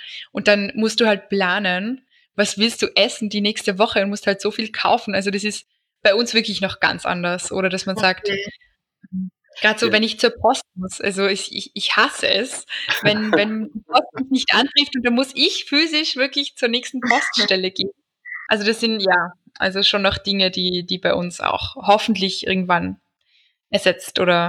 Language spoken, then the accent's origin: German; Austria; Weil bei uns in Österreich ist es immer so